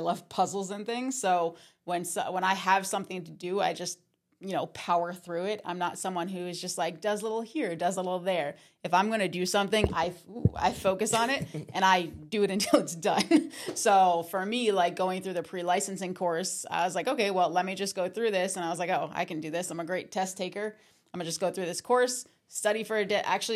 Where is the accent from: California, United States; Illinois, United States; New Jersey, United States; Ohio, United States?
New Jersey, United States; Yeah, I'm from New Jersey. I went to college for teaching.